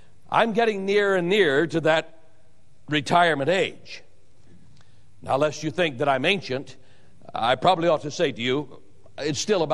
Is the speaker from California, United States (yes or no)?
no; Boise, Idaho, United States; That trial was held in my hometown, Boise, Idaho